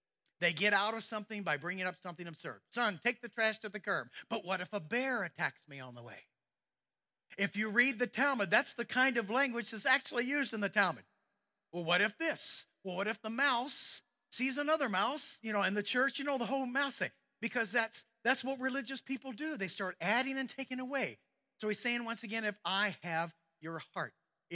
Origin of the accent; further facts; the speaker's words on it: Missouri, United States; My father tried out for the St. Louis Cardinals. I'm from Missouri, and we bled red, which means you're a diehard St. Louis Cardinals fan